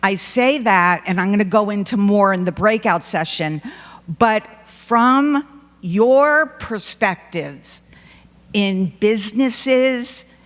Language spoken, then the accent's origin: English; New York, United States; I'm from New York. I can actually talk loud.